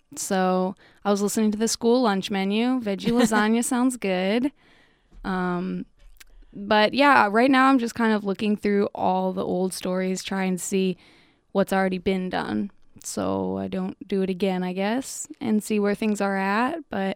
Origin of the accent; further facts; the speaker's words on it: Chicago, Illinois, United States; also born or lived in Montana / Florida; Last time I had a post box, a mailing address, it was in Florida, but I grew up in Chicago and have spent the last 4 years going to school in Montana.